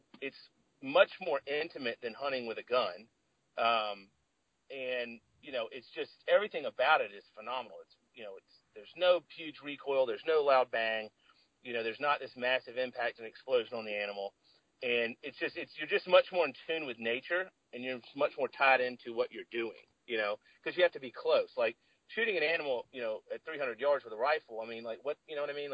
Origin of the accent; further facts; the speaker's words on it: Georgia, United States; growing up in Georgia, you know, in a family, no hunters. No one in my family hunted.